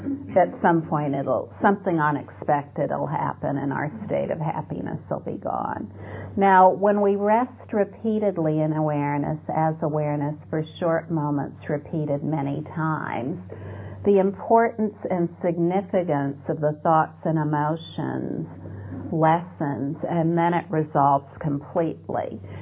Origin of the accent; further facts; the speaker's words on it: United States; born there; And I was born in America, so I took myself to be an American